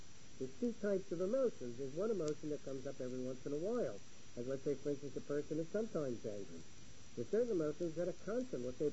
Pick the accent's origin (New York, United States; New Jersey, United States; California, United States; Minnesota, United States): New York, United States; Brooklyn; accent: Brooklyn; Excuse my Brooklyn accent.